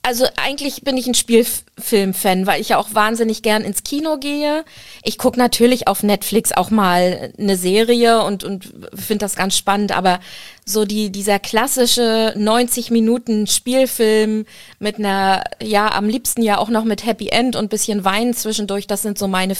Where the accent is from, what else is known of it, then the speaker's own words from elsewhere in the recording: Rostock, Mecklenburg-Vorpommern, Germany; aber ich bin in Rostock groß geworden